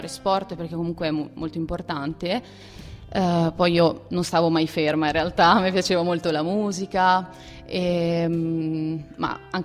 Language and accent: Italian; Veneto, Italy; now in Perugia, Italy; Non sono di Perugia, abito qui da un anno e mezzo ormai. Io vengo da un paese in provincia di Verona e mi sono trasferita a Perugia per studi